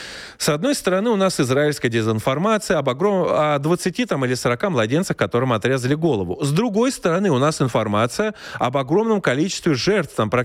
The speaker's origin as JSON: {"language": "Russian", "country": "Russia", "said": "Возможно, они видели, что я из России"}